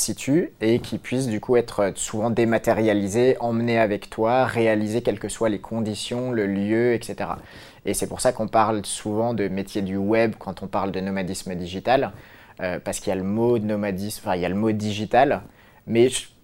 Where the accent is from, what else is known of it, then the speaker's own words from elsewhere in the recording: Philippines; je suis plus chez moi aux Philippines et je me sens plus chez moi en France